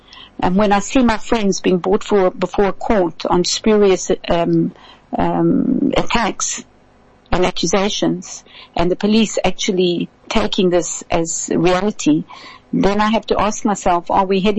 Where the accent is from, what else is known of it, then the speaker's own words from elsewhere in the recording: South Africa; moved away; I've come here as a South African. I didn't come here to make sure they spoke Afrikaans or Sotho or any other language. I came here, and I'm lucky because I came from an English-speaking country